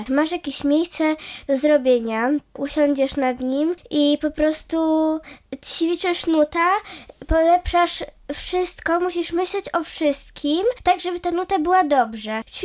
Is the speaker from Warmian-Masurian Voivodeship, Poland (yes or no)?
no; Bydgoszcz, Kuyavian-Pomeranian Voivodeship, Poland; Tak, jestem z Bydgoszczy.